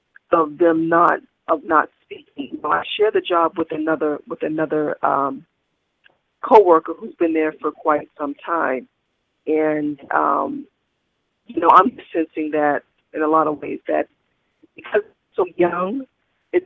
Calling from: Massachusetts, United States; I'm calling from Massachusetts.

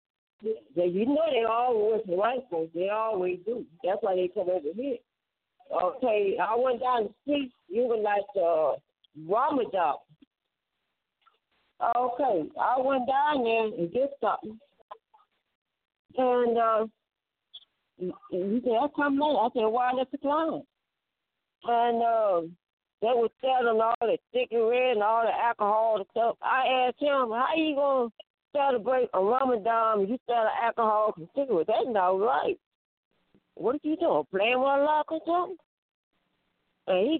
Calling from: St. Louis, Missouri, United States; St. Louis, March 28.

